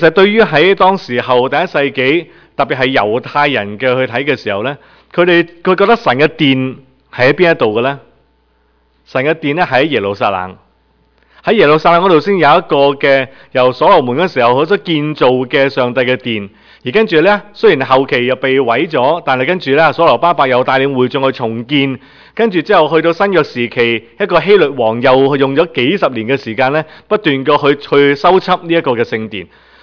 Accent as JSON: {"language": "Chinese", "country": "China", "said": "我们中国人有什么节日？新年，有端午节，跟着有中秋节"}